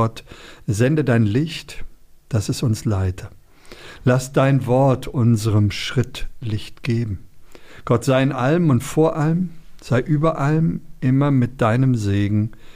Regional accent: Hanover, Lower Saxony, Germany; Die geht in meine Heimatstadt, das ist Hannover

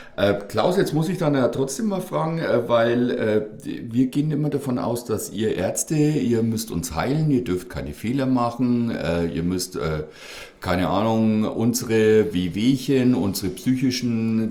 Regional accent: Selb, Bavaria, Germany; wenn wir kommen aus Selb, aus einer Stadt, wo die Leute früher da in den Fabriken geblockert haben ohne Ende.

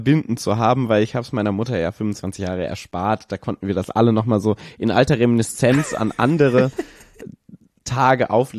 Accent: Kassel, Hesse, Germany; ich komme ursprünglich aus Kassel und da treffe ich mich an Weihnachten immer mit meinen Freunden.

